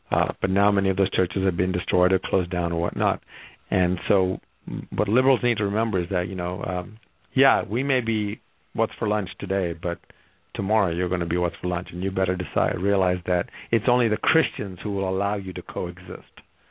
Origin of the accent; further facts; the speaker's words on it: Sudan; also born or lived in Yemen; because in the countries I grew up in, for your background, I grew up in Sudan and Yemen.